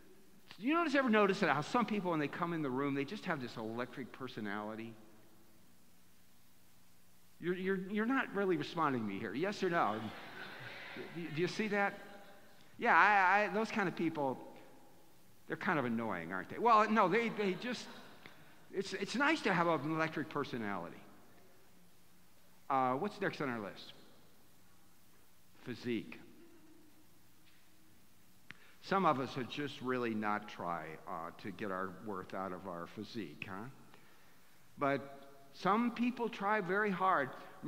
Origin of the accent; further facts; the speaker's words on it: Akron, Ohio, United States; I grew up back in Akron, Ohio, in a very lower middle class, working hard neighborhood.